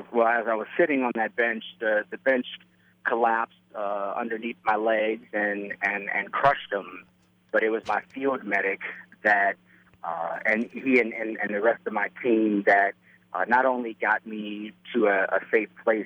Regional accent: Matteson, Illinois, United States; Well, I grew up in Matteson, Illinois, the south suburb, and then towards the latter part of my life, lived in West Loop.

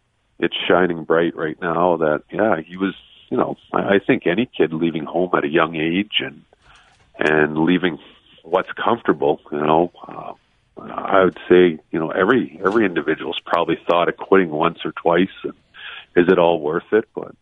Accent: Selkirk, Manitoba, Canada; Like I said, I grew up in Selkirk. Obviously, you got Winnipeg, 35 minutes down the road.

